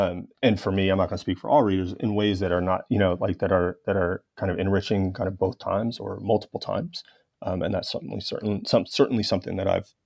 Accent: Los Angeles, California, United States; the Rodney King beating in my hometown of Los Angeles.

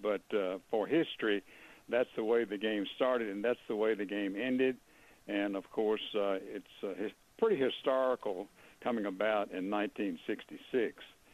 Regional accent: Kentucky, United States; now in Memphis, United States; I came to Memphis from Kentucky in 1960.

